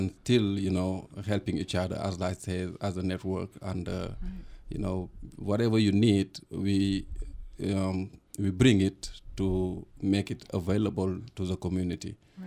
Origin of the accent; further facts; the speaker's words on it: Senegal; Yes, I'm from Senegal, yeah. West Africa.